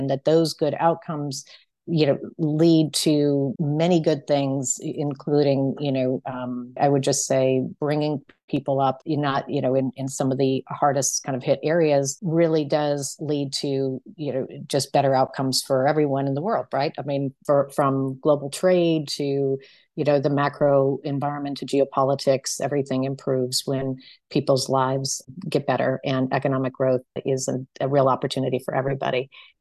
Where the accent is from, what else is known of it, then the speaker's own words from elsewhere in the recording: Minneapolis, Minnesota, United States; I grew up in the Midwest and I actually grew up going to the church that … went to, downtown Minneapolis, Park Avenue Methodist Church.